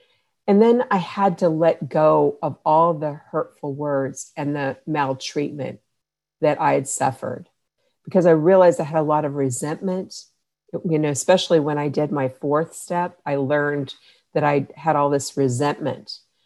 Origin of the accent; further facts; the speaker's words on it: United States; I'm Native American.